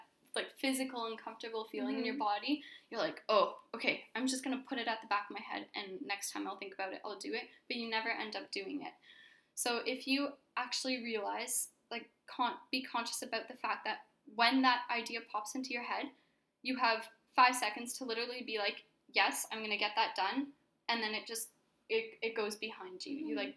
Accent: Toronto, Ontario, Canada; also born or lived in Russia / Ottawa, Canada; So I don't really remember Russia all that well, but I grew up in Toronto. I went to Forest Hill Public School, and then I moved to Ottawa when I was, well, for grade 7.

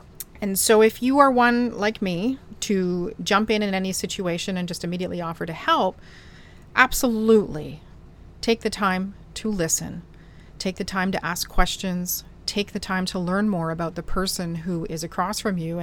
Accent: Canada; because I'm Canadian-y.

